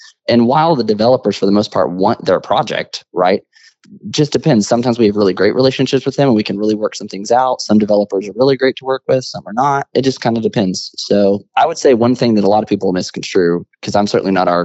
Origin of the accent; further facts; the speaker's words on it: Pampa, Texas, United States; So I grew up in Pampa, Texas, way up there in Texas, Canada, way, way north.